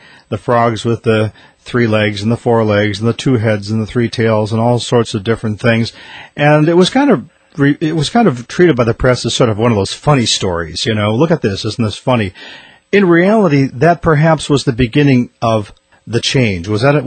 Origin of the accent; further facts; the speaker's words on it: Wisconsin, United States; also born or lived in Minnesota; Well, I know that when I grew up in the Midwest, Wisconsin, Minnesota